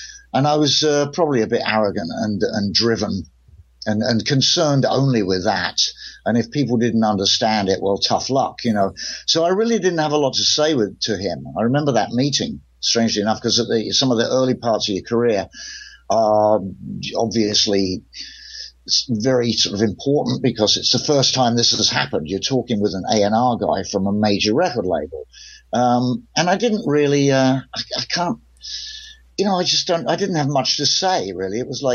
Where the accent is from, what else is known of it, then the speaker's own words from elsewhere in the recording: Camberley, South East England, United Kingdom; also born or lived in London; I grew up in the country. I was born in London, but I grew up in the Surrey Delta, as we blues men like to call it, the Camberley Delta, the suburban delta of blues.